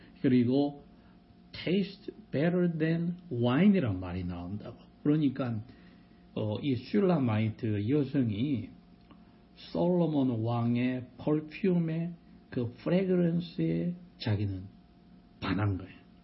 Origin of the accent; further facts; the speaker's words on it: Busan, South Korea; 내가 어릴 때도 안다고. 내가 부산에서 자랐기 때문에 중간에 일본 사람들이 자기들 관사로 만들어 놓고 떠난 데가 있는데